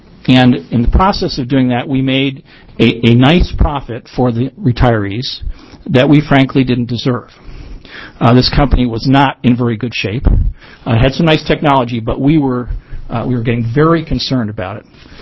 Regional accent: Portland, Oregon, United States; from Portland.

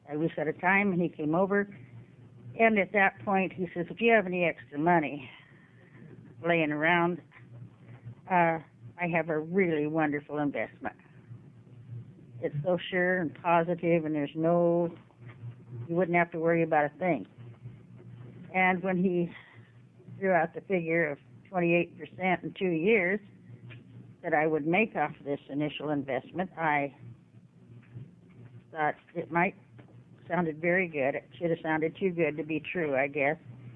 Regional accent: Portland, Oregon, United States; I'm from Portland, Oregon.

